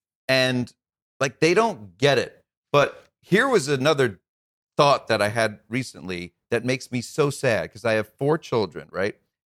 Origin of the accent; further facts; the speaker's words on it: New York, United States; And anti-Semitism that I experienced was so minimal growing up in New York.